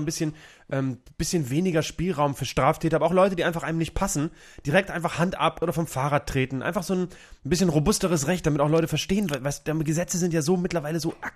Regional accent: Cologne, North Rhine-Westphalia, Germany; Bei uns in Köln gibt's das nicht.

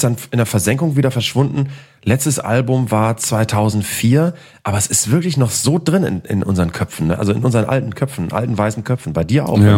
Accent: Northern Germany, Germany; Ich bin auch Norddeutscher und hasse das auch

